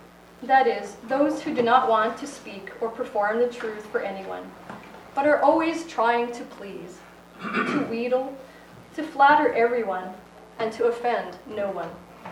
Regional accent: Canada; As a Canadian

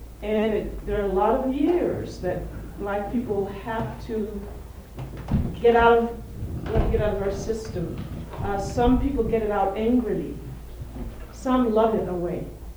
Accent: the South, United States; I came from the South. I lived through Jim Crow.

